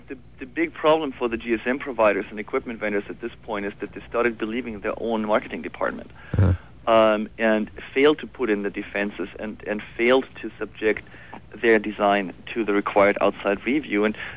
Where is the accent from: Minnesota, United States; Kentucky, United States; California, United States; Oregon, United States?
California, United States; San Diego; born there; English is a second language; also born or lived in Europe; Actually, I'm a U.S. citizen. I was born in San Diego, despite the accent.